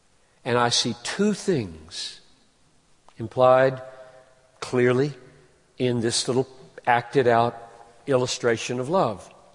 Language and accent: English; United States; can stop feeling a sense of entitlement, first as a human, second as an American, third as a husband